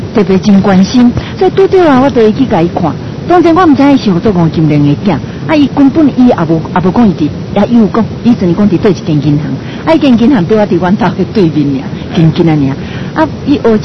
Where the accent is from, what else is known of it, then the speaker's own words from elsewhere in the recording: Fujian, China; 我是福建人